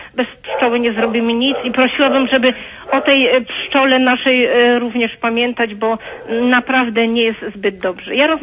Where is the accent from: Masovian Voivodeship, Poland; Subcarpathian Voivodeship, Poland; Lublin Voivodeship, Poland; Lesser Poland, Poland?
Subcarpathian Voivodeship, Poland; bo ja z Podkarpacia nie oddaję głosu, powiedzmy, w Kujawsko-Pomorskim.